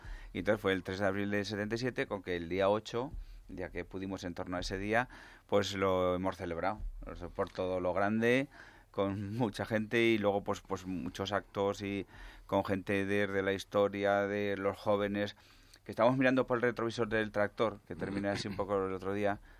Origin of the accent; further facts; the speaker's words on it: Huesca, Aragon, Spain; que los que somos de Huesca conocemos muy bien